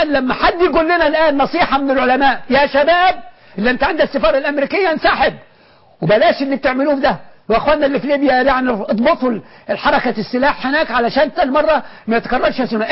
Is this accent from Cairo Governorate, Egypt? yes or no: yes; Cairo, Cairo Governorate, Egypt; وحتى اللي بيحصل النهاردة عندنا في مصر في القاهرة هنا